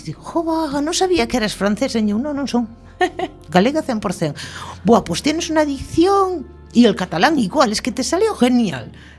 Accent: Galicia, Spain; first language Galician; Para min a dicción en galego é moito máis fácil, porque, bueno, son galego falante de toda a vida.

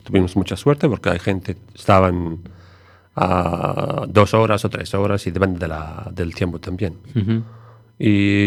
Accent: Syria; Spanish is a second language; Como somos sirios, le gustamos la familia numerosa.

